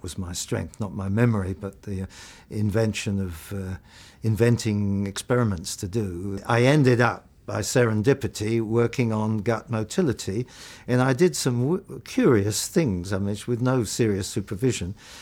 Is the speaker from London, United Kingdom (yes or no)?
yes; Greenford, London, United Kingdom; I think I was born in Portobello Road in London, but we then moved to Ealing, Greenford. I went to Greenford County Grammar School.